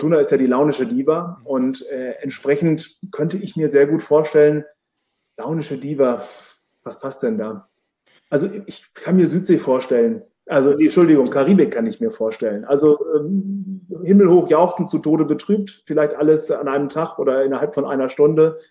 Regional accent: Lower Saxony, Germany; born there; Als Gebürtiger Ostfriese kann ich das nur bestätigen.

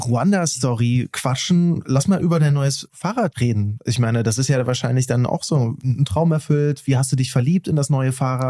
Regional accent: Oschersleben, Saxony-Anhalt, Germany; now in Berlin, Germany; Ich komme aus Sachsen-Anhalt, aus Oschersleben. Bei Magdeburg ist das.

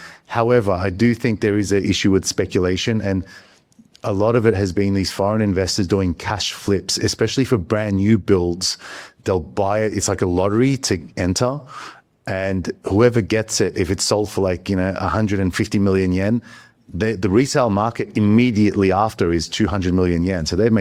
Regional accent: Melbourne, Victoria, Australia; I'm from Melbourne, Australia.

